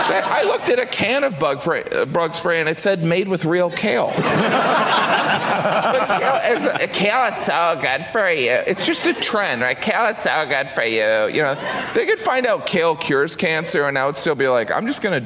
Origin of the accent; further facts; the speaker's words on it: United States; I finished it because I'm American, you know.